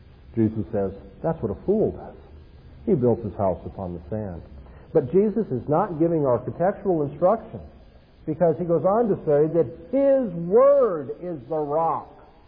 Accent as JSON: {"language": "English", "region": "California", "country": "United States", "said": "I'm from Southern California, and over the last 2 weeks we've had some very violent storms"}